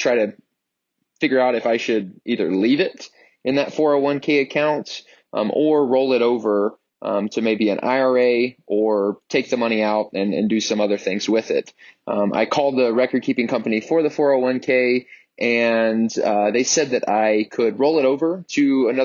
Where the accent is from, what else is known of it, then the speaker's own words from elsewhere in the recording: Denver, Colorado, United States; I'm from Denver, Colorado.